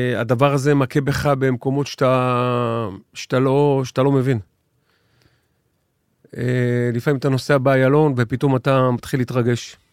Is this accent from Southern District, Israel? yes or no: yes; Southern District, Israel; born there; אני נולדתי במושב הודעה בדרום